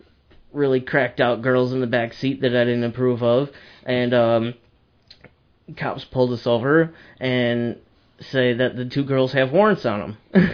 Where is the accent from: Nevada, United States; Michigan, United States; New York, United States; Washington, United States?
New York, United States; We're in the middle of Tulsa. We're from New York.